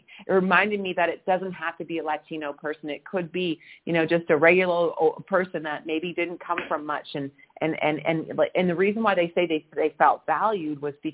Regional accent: Canada; now in Mexico; I'm Canadian. I've got my U.S. citizenship as well. And now I live in Mexico. I call myself a true North American.

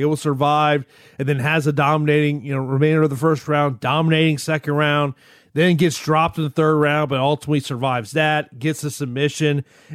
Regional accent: Florida, United States; look, my home state of Florida, they're accepting fans.

